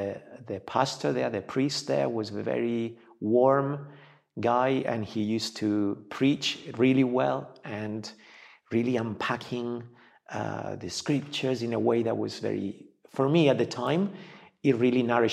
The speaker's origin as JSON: {"language": "English", "country": "Spain", "second_language": "English", "said": "Well, I grew up in the Catholic Church as 99% of Spaniards used to in those days. We are a more secular society nowadays."}